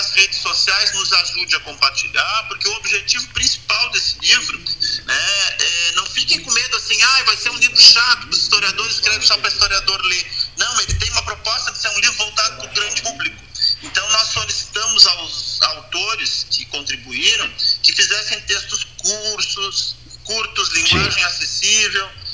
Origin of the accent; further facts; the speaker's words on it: Porto Alegre, Rio Grande do Sul, Brazil; porque eu sou de Porto Alegre